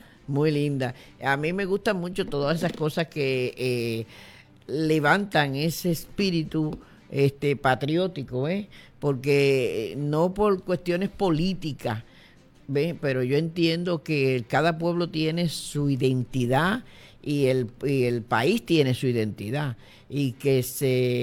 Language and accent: Spanish; Dominican Republic; born there; Yo no nací en Lares, nací en la República Dominicana.